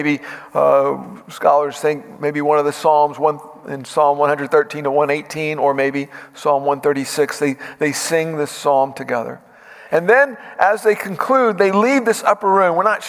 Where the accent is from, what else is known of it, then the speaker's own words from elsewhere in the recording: Corpus Christi, Texas, United States; Often when I'm in my hometown of Corpus Christi, I chauffeur my parents around. My mom doesn't drive. My dad's 86, and so he's very content to let me drive.